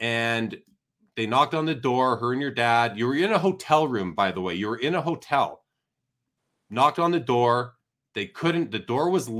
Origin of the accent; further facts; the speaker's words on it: Winnipeg, Manitoba, Canada; I'm originally from Winnipeg